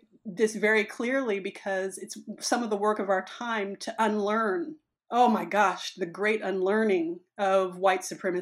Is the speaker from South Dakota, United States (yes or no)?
no; Kansas, United States; I am a Midwesterner. I am from the prairies of Kansas, and that's so much a part of my food story and my food journey.